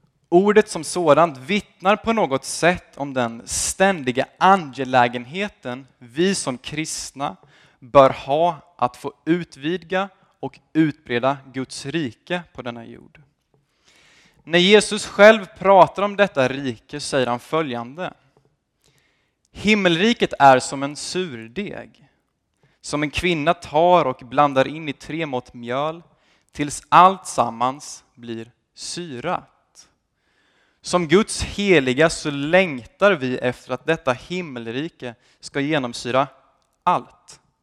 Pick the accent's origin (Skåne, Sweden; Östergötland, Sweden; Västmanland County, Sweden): Östergötland, Sweden; Motala; Född och uppvuxen här i Motala. Låter dåligt? Okej. Snart 21 år.